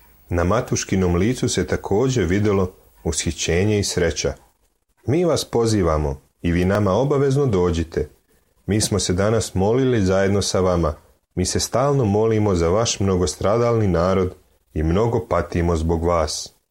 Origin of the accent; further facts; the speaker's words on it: Russia; Kod nas u Rusiji sam narod obnavlja svoje crkve